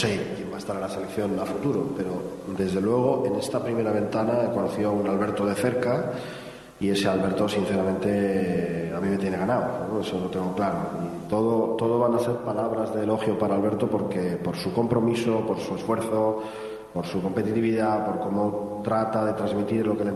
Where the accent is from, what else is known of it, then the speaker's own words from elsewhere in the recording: Spain; Soy española